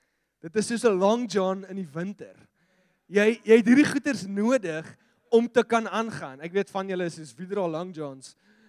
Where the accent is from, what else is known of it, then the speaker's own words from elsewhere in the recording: Gauteng, South Africa; now in Cape Town, South Africa; Okay, ek kom van Gauteng af. Okay, daar braai jy met charcoal.